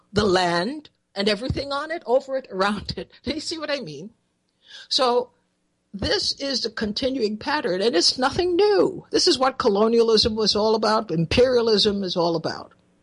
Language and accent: English; Trinidad & Tobago; born there; I was born in Trinidad, we have in Tobago, you could barely recognize Tobago as Tobago.